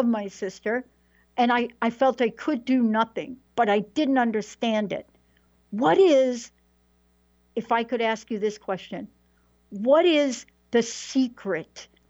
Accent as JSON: {"language": "English", "town": "Bronx", "region": "New York", "country": "United States", "tie": "born or raised there", "said": "I'm a girl from the Bronx, New York. You know what I'm saying? Grew up in the projects."}